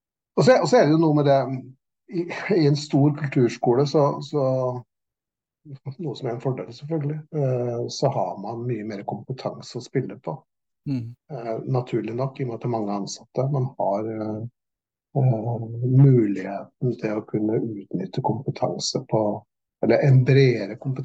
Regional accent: Klepp, Rogaland, Norway; før jeg begynte I hjemkommunen min, Klepp, som jeg kom I.

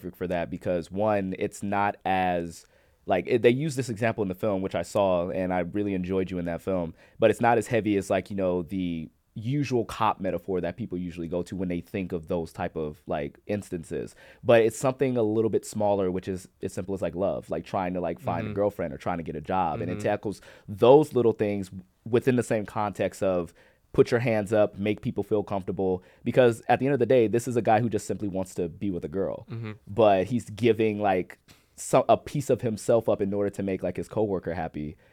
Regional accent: Compton, California, United States; I grew up in Compton, so you had a similar but different experience to me

